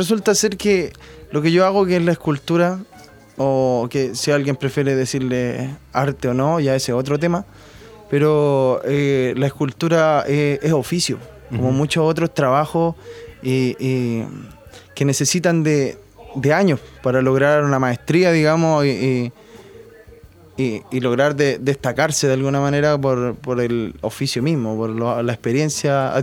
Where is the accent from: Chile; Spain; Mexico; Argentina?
Chile; Santiago, Santiago Metropolitan Region; born there; now in San Antonio, Chile; Yo nací en Santiago, pero para mí fue una tremenda revelación de muchas cosas que me importan mucho hoy. Haber llegado a esta zona